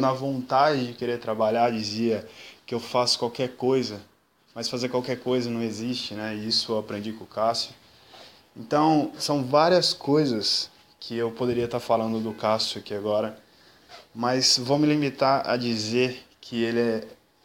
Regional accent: São Paulo, Brazil; now in Ireland; eu tenho 27 anos, sou do interior de São Paulo e moro há 1 ano e meio na Irlanda.

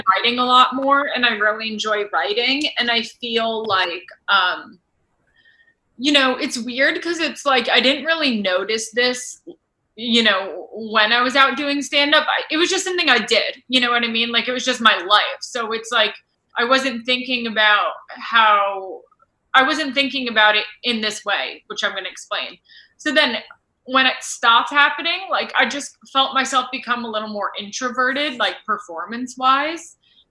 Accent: New York, United States; I am from New York.

